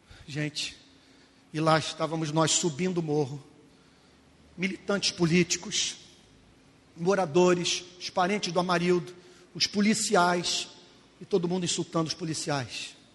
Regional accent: Rio de Janeiro, Brazil; born there; Nasci no Rio de Janeiro, sou filho de um policial

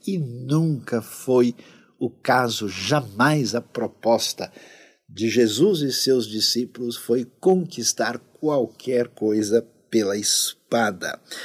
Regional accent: Brazil; nós que somos brasileiros, não tem como a gente não pensar

